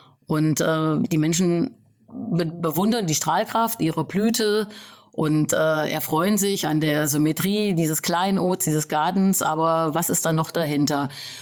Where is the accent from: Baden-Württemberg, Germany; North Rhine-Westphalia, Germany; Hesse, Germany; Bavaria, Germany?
Hesse, Germany; Eiterfeld; born there; Ich bin im Landkreis Fulda geboren, der früher sogar noch Landkreis Hünfeld war. Ja. Also in einem kleinen Ort bei Eiterfeld, der heißt Detloff-Roth. Mhm. Dort bin ich geboren worden.